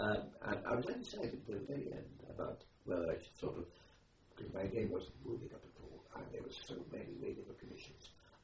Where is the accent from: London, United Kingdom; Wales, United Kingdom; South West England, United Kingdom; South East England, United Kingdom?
Wales, United Kingdom; growing up in the Welsh Valley, you had to be a good fighter, otherwise you wouldn't survive, you know.